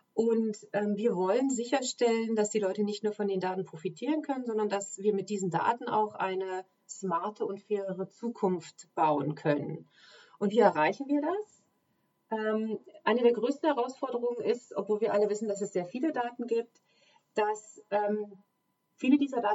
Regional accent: Germany; moved away; Ich bin ursprünglich aus Deutschland, habe dort meine Karriere angefangen

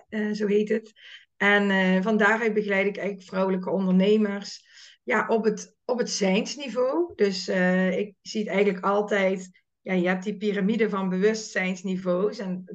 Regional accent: Limburg, Netherlands; Ik ben Limburgse, ook net als jij volgens mij.

